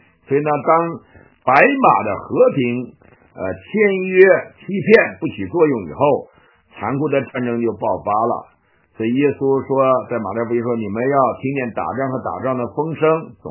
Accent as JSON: {"language": "Chinese", "country": "China", "tie": "born or raised there", "said": "我们在中国长大都觉得共产党好啊，"}